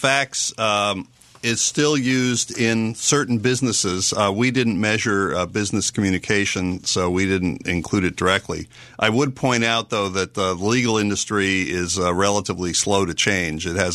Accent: Boston, Massachusetts, United States; I'm from Boston. Think of the Irish-American tradition of gab.

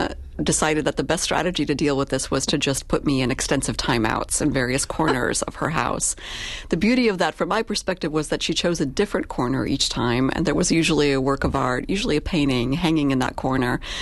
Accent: Moravian-Silesian Region, Czechia; first language Polish; English is a second language; now in United States; And I grew up in Silesia, which is a region of Czechoslovakia, originally Poland, that was subdivided after World War II. And so I learned Polish first, but quickly thereafter Czech and Slovak. And then I came to the U.S. and learned English, then Spanish, then French, and then German.

